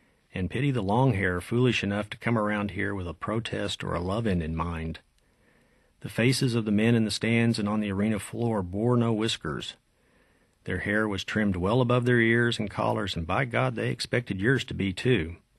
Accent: Guthrie, Oklahoma, United States; she met my dad at a 89ers Day rodeo in Guthrie, Oklahoma, my hometown, and here I am.

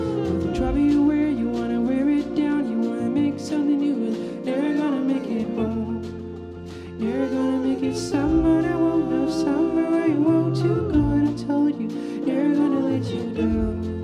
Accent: Sweden; I don't remember if I said we're … from Sweden, Scandinavia.

